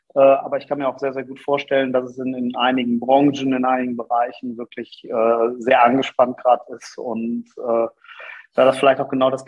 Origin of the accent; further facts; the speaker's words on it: North Rhine-Westphalia, Germany; born there; bin gebürtiger Sauerländer, weiterhin auch wohnhaft im Sauerland und in meinem beruflichen Alltag aber eher in den Großstädten unterwegs, fast schon leidenschaftlicher Rheinländer geworden in den letzten 12, 13 Jahren